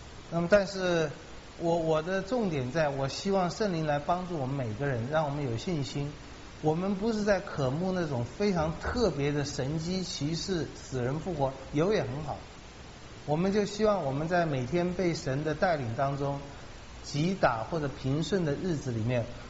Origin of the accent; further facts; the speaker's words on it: Taiwan; 我们台湾有一块石头是最有名的，叫做女王头啊，在野柳那边。